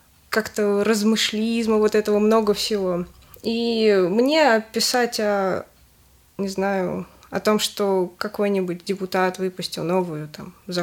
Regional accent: Zhukovsky, Moscow Oblast, Russia; У нас, я из Жуковска, у нас в Жуковском были курсы журналистики

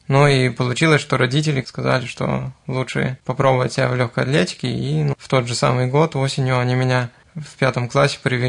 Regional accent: Trekhgorny, Chelyabinsk Oblast, Russia; born there; Родился я в Челябинской области, в закрытом городе Трехгорный, то есть он находится на горах, судя из названия.

